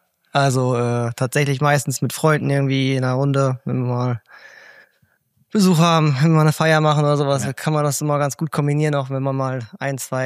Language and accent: German; Spenge, North Rhine-Westphalia, Germany; Ich komme ja aus Spenge, das ist ja ein Stück hier hin, das sind da ungefähr 60 Kilometer hier hin.